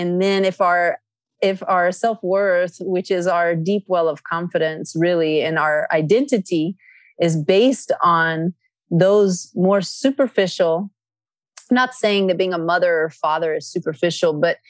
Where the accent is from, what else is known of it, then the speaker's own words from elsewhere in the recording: Athens, Attica, Greece; I grew up in Greece. I was born in Athens, Greece, and my father being North African descent, mainly Egyptian and of the Berber tribe, and my mother being Greek from the island of Crete.